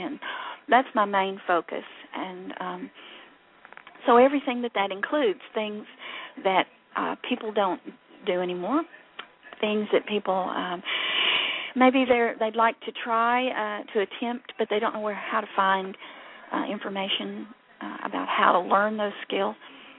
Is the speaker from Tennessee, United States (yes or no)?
yes; Tennessee, United States; I'm from Tennessee. Tennessee. You could probably tell.